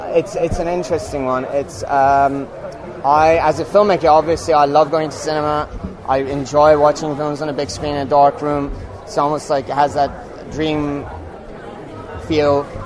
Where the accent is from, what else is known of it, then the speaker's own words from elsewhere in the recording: Iran; I was born in Iran and I grew up there